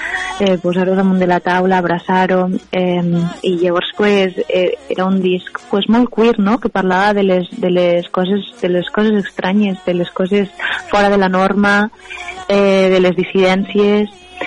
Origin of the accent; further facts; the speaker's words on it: Valencian Community, Spain; està sent un moment difícil per als valencians i les valencianes, i estar lluny de la meva terreta ara mateixa és costós